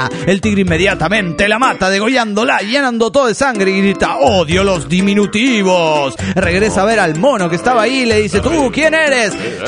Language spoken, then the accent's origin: Spanish; Tuxtla Gutiérrez, Chiapas, Mexico; de Tuxtla Gutiérrez, Chiapas